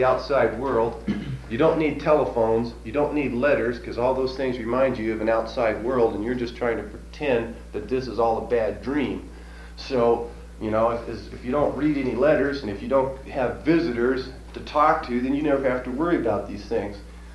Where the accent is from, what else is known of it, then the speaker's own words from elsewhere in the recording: Oregon, United States; I'm from Oregon. I don't know anybody in California.